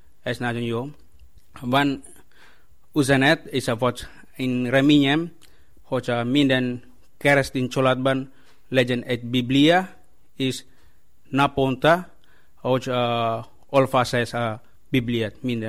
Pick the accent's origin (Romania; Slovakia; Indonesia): Indonesia; Hungarian is a second language; now in Hungary; Indonéziából jöttem, 2015-ben, most már körülbelül másfél éve élek Magyarországon.